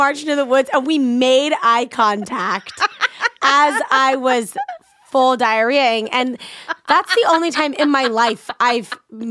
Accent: Washington, District of Columbia, United States; I grew up in Washington, D.C.

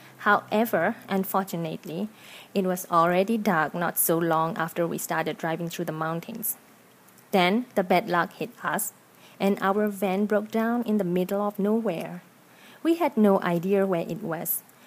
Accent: Myanmar; from Myanmar.

